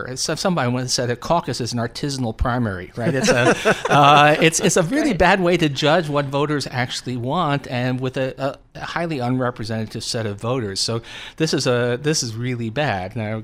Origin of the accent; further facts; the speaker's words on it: Long Island, New York, United States; I'm a bull, and you know I grew up on Long Island.